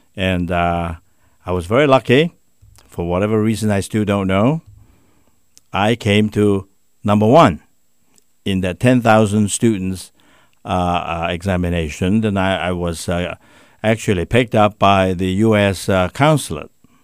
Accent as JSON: {"language": "English", "country": "Hong Kong", "tie": "born there", "said": "Actually, I was born in Hong Kong."}